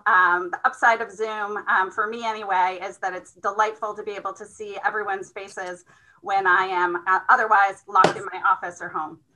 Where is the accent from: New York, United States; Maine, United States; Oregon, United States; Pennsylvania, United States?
Maine, United States; I was born in Ellsworth and raised on MDI, which, although it's not in any of your districts, I hope we can all agree is another contender for one of the loveliest places in Maine.